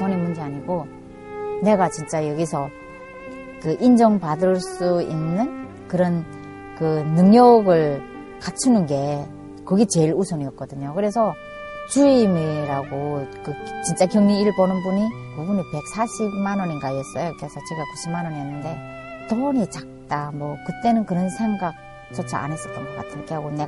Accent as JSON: {"language": "Korean", "country": "North Korea", "accent": "North Korean", "moved": "yes", "lives_now": "South Korea", "said": "근데 그때는 이제 한국 온 지 1년 째고 넘었으니까 완전히 진짜 북한 사투리 쓰잖아요."}